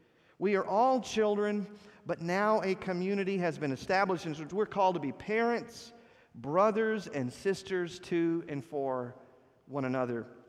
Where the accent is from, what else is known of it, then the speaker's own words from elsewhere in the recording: Texas, United States; If you've lived anywhere else in the country, I'm originally from Texas.